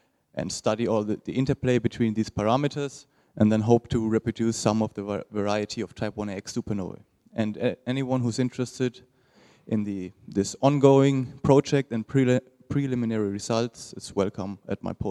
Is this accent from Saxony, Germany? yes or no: no; Heidelberg, Baden-Württemberg, Germany; I'm from Heidelberg, Germany.